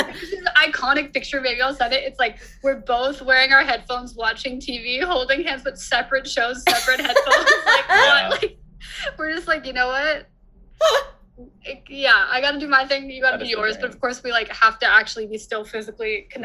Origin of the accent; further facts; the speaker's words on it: California, United States; The Bay Area, California.